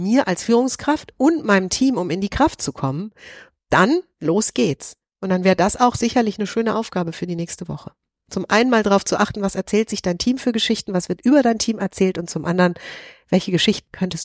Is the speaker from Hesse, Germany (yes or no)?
yes; Bad Nauheim, Hesse, Germany; in meiner Heimatstadt in Bad Nauheim